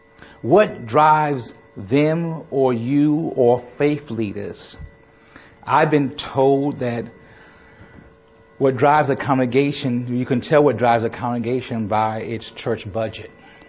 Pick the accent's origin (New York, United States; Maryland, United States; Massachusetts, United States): New York, United States; Brooklyn; I grew up in Brooklyn, New York, and my dimes to just get to work.